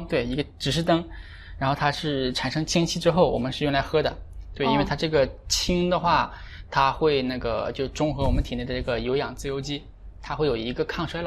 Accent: Jilin, China; now in Zhongshan, China; 我老家在吉林省。

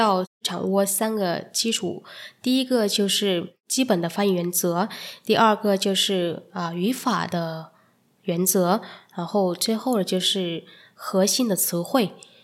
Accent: Vietnam; Chinese is a second language; 我来自越南，今天很高兴能够在这里跟大家见面。

